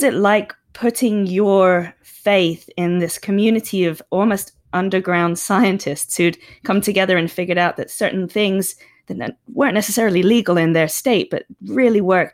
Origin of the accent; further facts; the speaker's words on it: England, United Kingdom; Obviously, I'm from England and that's